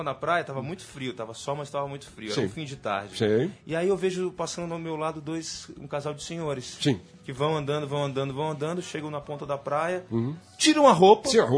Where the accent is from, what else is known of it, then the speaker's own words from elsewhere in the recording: Fortaleza, Ceará, Brazil; now in São Paulo, Brazil; eu sou de Fortaleza, né, moro em São Paulo há quase 20 anos.